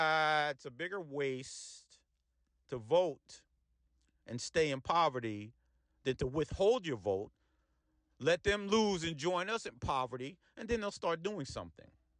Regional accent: Peekskill, New York, United States; if you've been in Westchester or particularly my hometown of Peekskill, you've seen us at council meetings

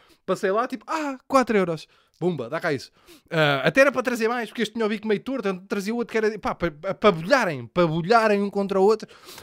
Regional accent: Lisbon, Portugal; Eu nasci e cresci em Chelas, mas putz, nasci e cresci.

